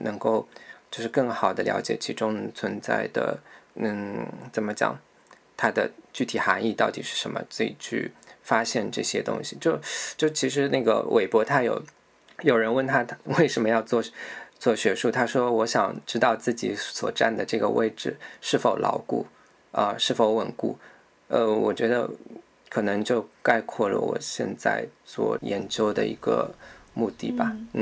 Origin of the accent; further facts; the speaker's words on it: Shanghai, China; born there; 我其实是在定海桥出生的，我出生的老家的位置离那个互助社大概走路5分钟的距离。